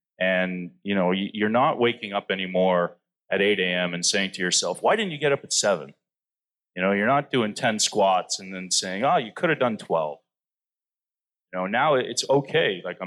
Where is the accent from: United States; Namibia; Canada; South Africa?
Canada; growing up in Canada, you know, it's the national sport there.